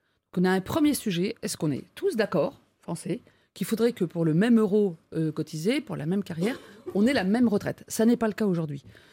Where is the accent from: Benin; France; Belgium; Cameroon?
France